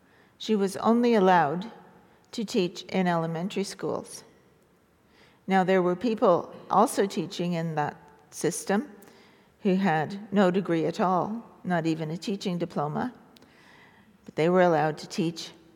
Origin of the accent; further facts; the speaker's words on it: Montreal, Quebec, Canada; When I grew up in Montreal, I went to elementary school in the 50s